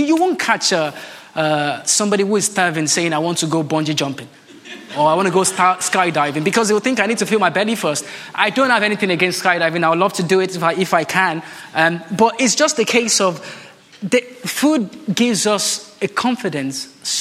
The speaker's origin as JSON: {"language": "English", "country": "Nigeria", "moved": "as an adult", "lives_now": "United Kingdom", "said": "I am Nigerian. I was born in Nigeria. I came to the UK when I was 18."}